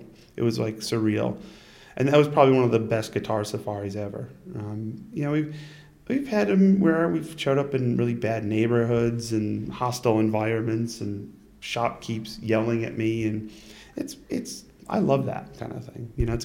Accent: Utica, New York, United States; Because Utica, New York, I don't know.

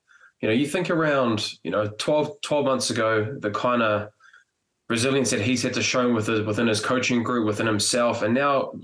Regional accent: New Zealand; So ideally, as a Kiwi, we want him to be able to win a Rugby World Cup.

